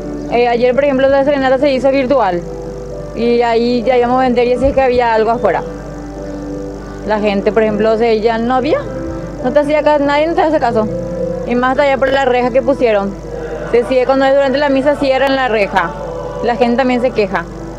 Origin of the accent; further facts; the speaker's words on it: Asunción, Paraguay; No, nosotros somos de Asunción